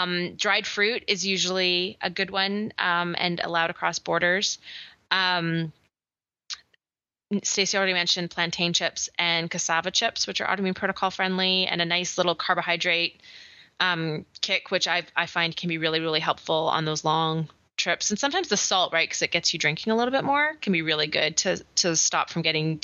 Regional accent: Canada; now in United States; So I travel between America and Canada fairly frequently because I'm Canadian and I live in America.

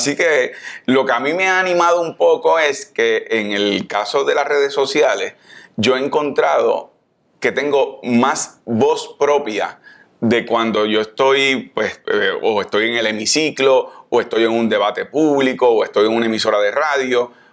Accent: Caguas, Puerto Rico; yo soy una persona que crecí en Caguas, en Condado Moderno, que iba a la cancha, que me metí en problemas. Y al mismo tiempo soy la persona que estudié en la Universidad de Puerto Rico, me hice abogado, estudié en Harvard.

